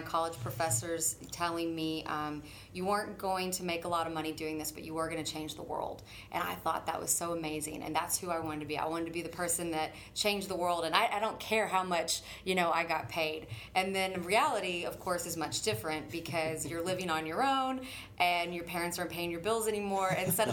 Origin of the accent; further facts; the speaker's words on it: Spring, Texas, United States; now in Baytown, United States; I grew up in the Spring and Woodlands area, and I remember when I first told my family, I was going to move to Baytown